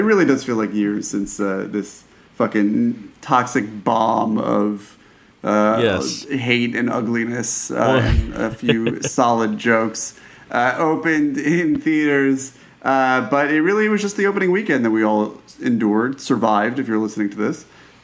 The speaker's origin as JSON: {"language": "English", "region": "New York", "country": "United States", "said": "as a New Yorker with even the smallest iota of pride"}